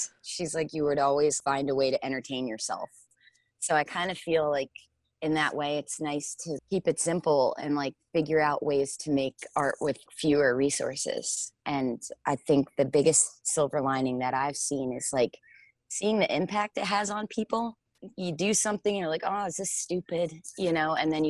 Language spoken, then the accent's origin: English; Asbury Park, New Jersey, United States; You know, I'm from Asbury Park, New Jersey, and I have stayed away from the Jersey Shore sound, I thought, with like a 10-foot pole.